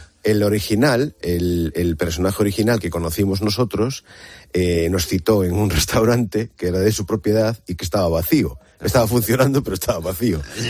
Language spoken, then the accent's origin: Spanish; Galicia, Spain; rodar en mi tierra, en Galicia